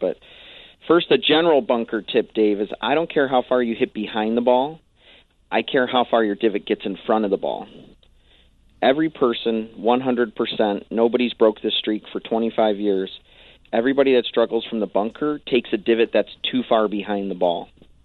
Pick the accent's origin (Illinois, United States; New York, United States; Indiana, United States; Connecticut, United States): Illinois, United States; Crystal Lake; I grew up in Crystal Lake, Illinois, and somebody was exposed to golf through municipal golf